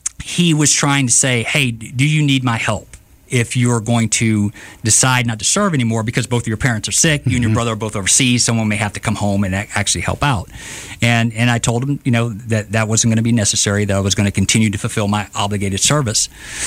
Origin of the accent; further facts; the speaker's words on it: Prichard, Alabama, United States; I'm from Pritchard